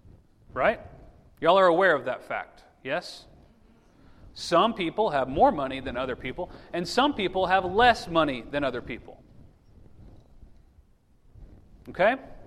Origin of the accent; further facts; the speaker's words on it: United States; I would argue that contentment for those of us born and raised in America is one of the hardest things to grasp.